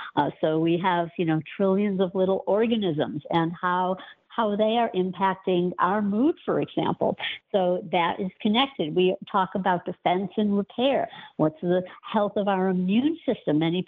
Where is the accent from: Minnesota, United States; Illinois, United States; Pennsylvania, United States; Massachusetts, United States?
Illinois, United States; Chicago; You know, I'm from Chicago, so deep dish pizza, we're very sentimental about that.